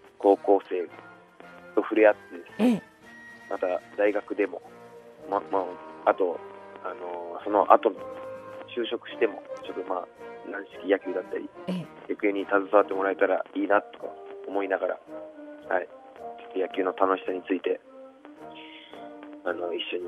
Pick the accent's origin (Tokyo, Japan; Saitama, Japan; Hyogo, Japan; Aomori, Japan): Hyogo, Japan; Toyooka; はい、僕兵庫県になります。